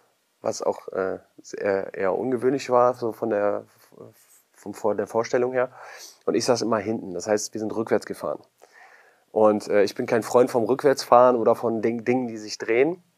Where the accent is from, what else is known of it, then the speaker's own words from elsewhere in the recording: Germany; als Deutsche sind wir ja immer sehr zurückhaltend und sehr vorsichtig